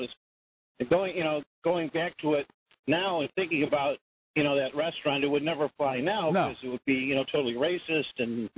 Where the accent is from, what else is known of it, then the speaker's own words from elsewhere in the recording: Skokie, Illinois, United States; I grew up in Skokie